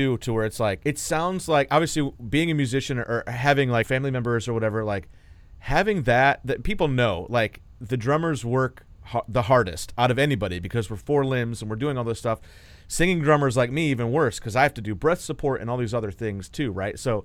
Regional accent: Ann Arbor, Michigan, United States; So I'm from Ann Arbor.

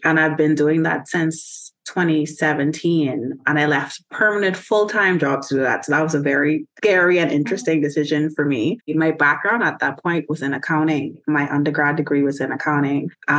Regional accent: Bahamas; I consider myself a Bahamian, like you mentioned. I'm from the Bahamas, which is, to me, in the Caribbean.

